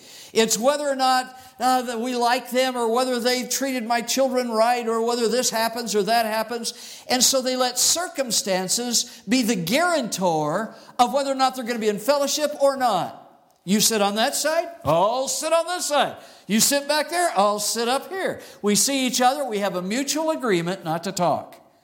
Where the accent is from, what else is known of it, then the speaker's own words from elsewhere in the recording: Arizona, United States; I grew up in Arizona, they have a lot of pyrite around Arizona